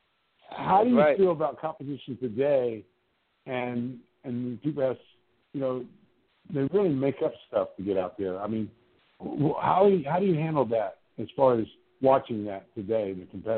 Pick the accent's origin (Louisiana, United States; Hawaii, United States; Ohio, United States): Hawaii, United States; I'm almost black myself, man. I'm Hawaiian.